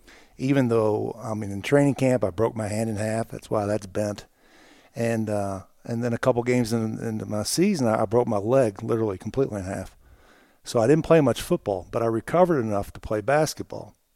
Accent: Louisville, Kentucky, United States; Living in Louisville, everyone had a basketba

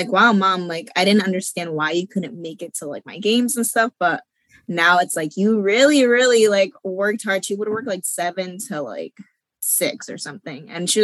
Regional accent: Springfield, Massachusetts, United States; moved away as an adult; now in Connecticut, United States; So I am from Springfield, Mass. So I'm not from Connecticut, but I moved here after high school because my mom got remarried.

